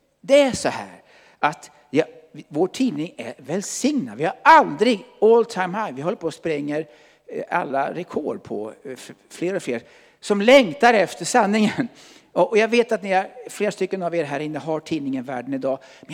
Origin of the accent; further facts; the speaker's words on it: Sigtuna, Stockholm County, Sweden; Själv kommer jag alltså från Sigtuna